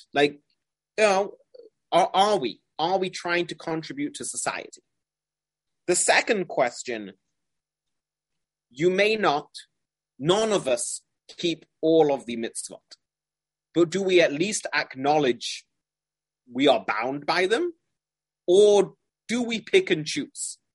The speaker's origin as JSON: {"language": "English", "town": "Manchester", "region": "North West England", "country": "United Kingdom", "tie": "born or raised there", "said": "I grew up in Manchester, which is a very, very, very, you know, Haredi, a very stringent community."}